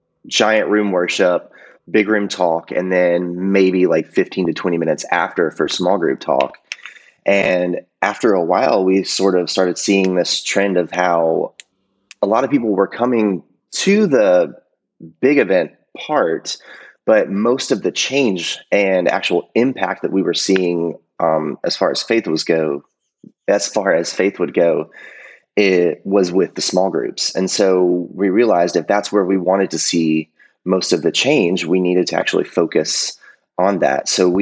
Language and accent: English; Peachtree City, Georgia, United States; I am from Peachtree City, Georgia, just south of Atlanta. And it's really just a giant suburb of the Atlanta area.